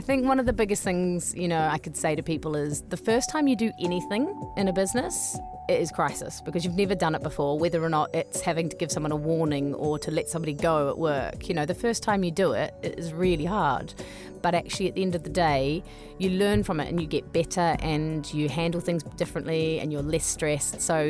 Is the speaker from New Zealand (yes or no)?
yes; New Zealand; Pip's English and I'm Kiwi